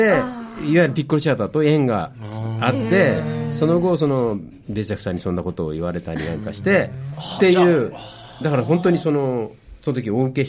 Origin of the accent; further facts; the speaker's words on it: Kyushu, Japan; now in Tokyo, Japan; 僕はあの九州ですからね、出身が、で東京で暮らしてて、